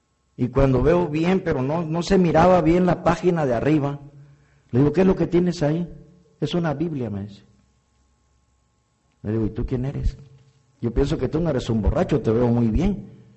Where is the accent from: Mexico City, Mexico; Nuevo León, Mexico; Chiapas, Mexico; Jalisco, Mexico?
Chiapas, Mexico; Yo soy chiapaneco, pegado a la hermosa